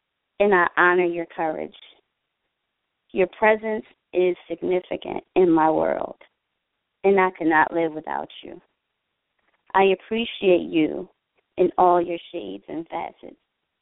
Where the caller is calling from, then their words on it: New Jersey, United States; from Jersey.